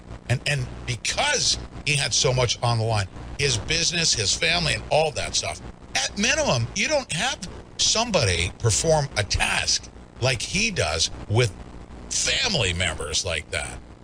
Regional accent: Ohio, United States; I'm from Ohio.

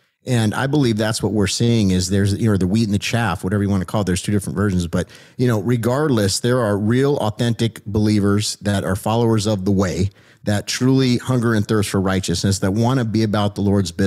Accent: Hollywood, California, United States; because I come from Hollywood, man. So, I saw the whole thing there

